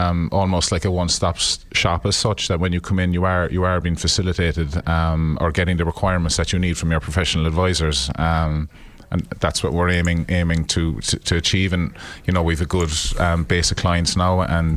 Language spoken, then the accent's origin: English; Tralee, Munster, Ireland; are born and bred in Tralee